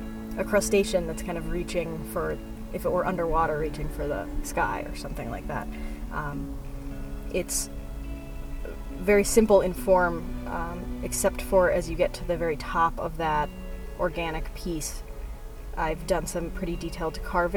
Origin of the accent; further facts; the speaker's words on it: Minnesota, United States; I am originally from the Twin Cities area, and I've always been making things my whole life.